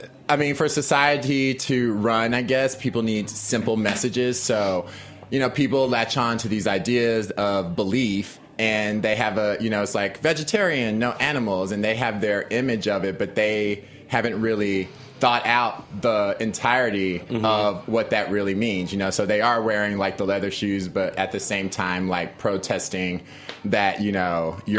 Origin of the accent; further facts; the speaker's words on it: Fort Worth, Texas, United States; born there; I was born in Funky Town, Texas.